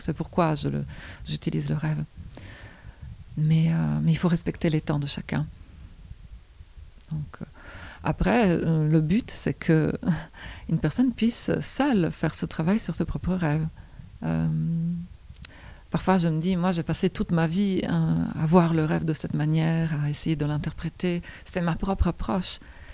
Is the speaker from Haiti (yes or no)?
no; Italy; Moi, je viens d'une région d'Italie où, historiquement, il y avait jusqu'au XVIe, XVIIe siècle des sorciers